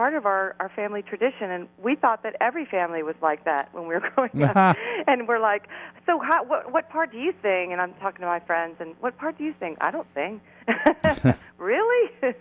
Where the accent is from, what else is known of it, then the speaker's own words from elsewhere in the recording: Katy, Texas, United States; … and I, we were raised in Katy, which is just west of Houston. It's a kind of a small town. It used to be a rice farming community, and now it's part of basically western Houston.